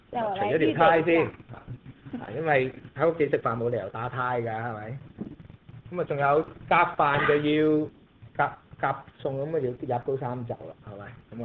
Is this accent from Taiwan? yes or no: no; China; 那情況呢就好像我們中國人呢